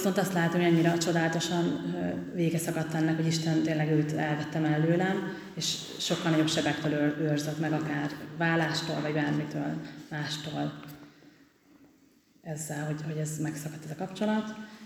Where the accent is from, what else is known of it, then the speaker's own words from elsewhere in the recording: Páty, Pest, Hungary; 17 évesen tértem meg, a Pátyi ifibe jártam, én Pátyon nőttem fel